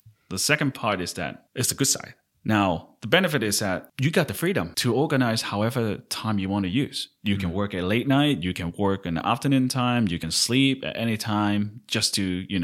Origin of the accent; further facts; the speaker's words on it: Hong Kong; So, I mean, I grew up in Hong Kong and I love wine.